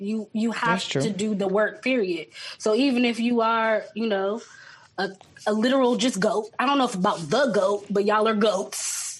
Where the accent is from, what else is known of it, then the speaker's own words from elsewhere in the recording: Washington, District of Columbia, United States; I'm from Northeast. I'm not like from, you know, Southeast D.C. or anything.